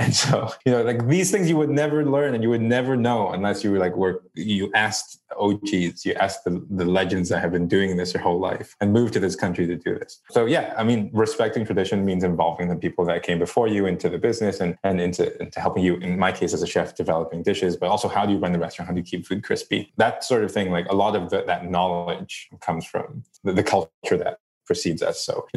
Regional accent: Hong Kong; But the chow mein, as I understand it, growing up in Hong Kong, is a sort of stir-fried, thin egg noodle that's tossed in soy sauce and oyster sauce.

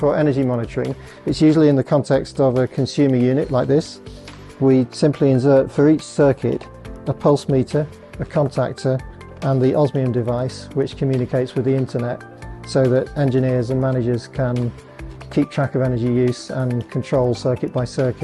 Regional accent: Birmingham, West Midlands, United Kingdom; We're both from Birmingham and it's a Birmingham-based company, so we're really excited about doing that.

